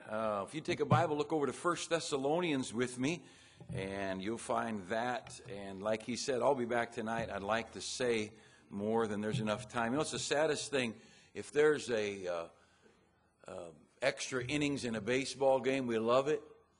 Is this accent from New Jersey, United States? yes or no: no; Hayfork, California, United States; I'm from Hay Fork.